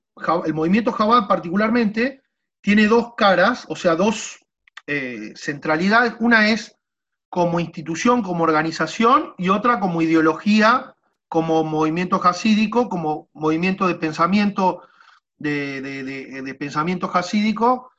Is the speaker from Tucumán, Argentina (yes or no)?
yes; Tucumán, Argentina; born there; vos mencionaste que nací en Tucumán, siento que Jabad y yo, o mi familia, o los que somos rabinos de Jabad, en general estamos en la frontera.